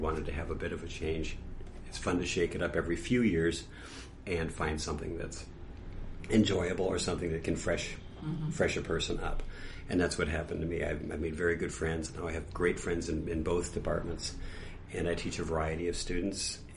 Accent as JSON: {"language": "English", "town": "La Crosse", "region": "Wisconsin", "country": "United States", "tie": "born there", "said": "I was born in La Crosse, Wisconsin, and my mother was from that area. My father was from Maine, Lebec, Maine."}